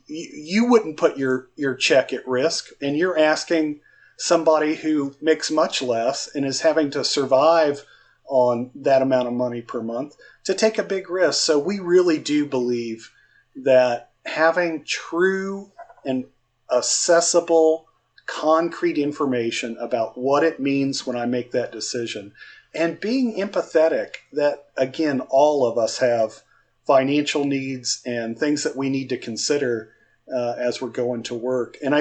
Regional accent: Georgia, United States; of course, my home state of Georgia.

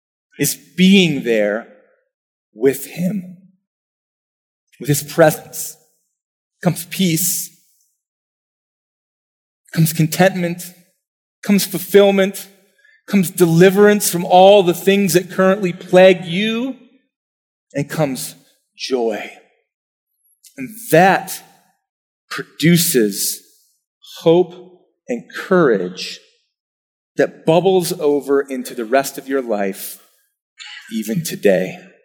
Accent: Lake Elmo, Minnesota, United States; Growing up in Lake Elmo, Minnesota, my family and I lived in the same home for 18 years.

